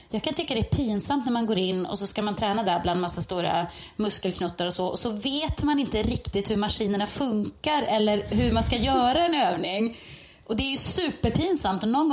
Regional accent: Jokkmokk, Norrbotten County, Sweden; Och jag är ju från Jokkmokk också, jag borde ju klara det där.

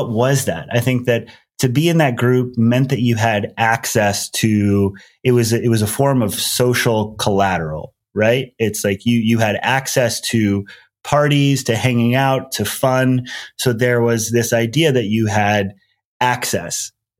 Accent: Hawaii, United States; So I grew up in Hawaii, going to public school.

